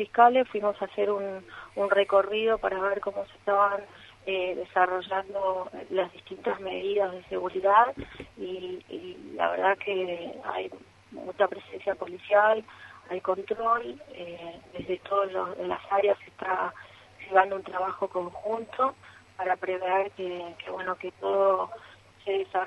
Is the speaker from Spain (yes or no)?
no; Posadas, Misiones, Argentina; De Posada.